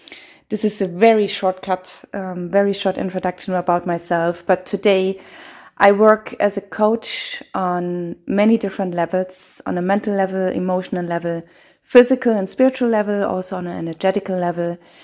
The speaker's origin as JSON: {"language": "English", "country": "Germany", "said": "I'm from Germany. I have Indian roots"}